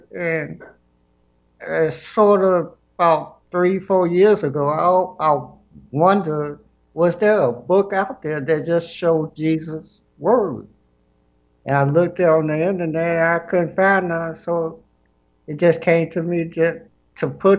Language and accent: English; Chicago, Illinois, United States; born there; Well, I was born in Chicago, on the south side of Chicago, and I was raised up as a Baptist.